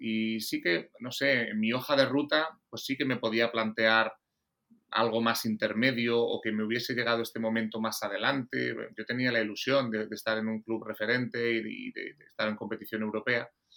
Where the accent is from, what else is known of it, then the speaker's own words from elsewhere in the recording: Galicia, Spain; born there; also born or lived in Menorca; nací en Galicia, estuve, el sitio donde he estado más años ha sido en Menorca, que he estado 25 años en dos etapas diferentes, y luego pues el baloncesto me ha ido llevando. Esta es mi séptima comunidad autónoma, la Comunidad Valenciana.